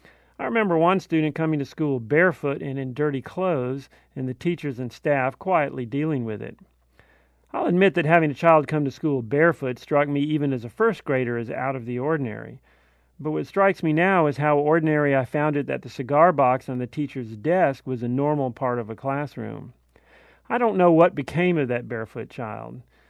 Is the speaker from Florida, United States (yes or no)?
yes; Ferry Pass, Florida, United States; I grew up in Ferry Pass, a blue-collar neighborhood.